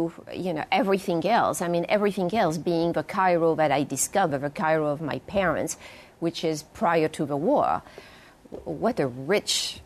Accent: France; first language French; English is a second language; And as far as I was concerned, I was French. I was educated in France. My citizenship was French. My first language was actually also French.

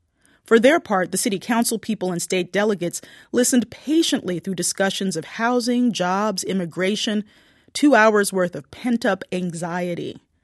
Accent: Baltimore, Maryland, United States; Well, I'm from Baltimore, not the part that looks like The Wire. The house I grew up in has a wide lawn planted with flowers and a backyard filled with fruit trees and vegetable beds.

